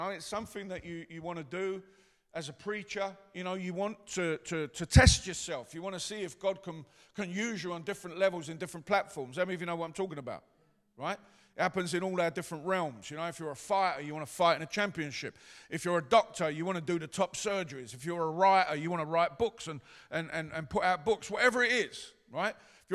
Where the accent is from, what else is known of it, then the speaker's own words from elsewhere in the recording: London, United Kingdom; a boy from the East End growing up in the East End of London